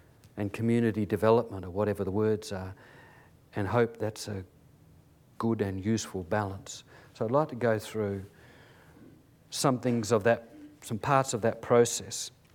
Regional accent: Albany, Western Australia, Australia; get together in Albany where the stories were recorded, my hometown, it's pretty well ancestral country.

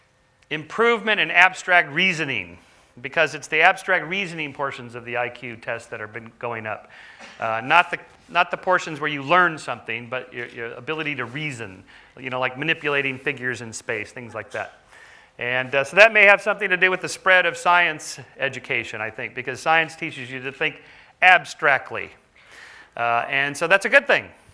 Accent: Los Angeles, California, United States; Well, I'm from Los Angeles, so you can imagine I have an opinion about this myself.

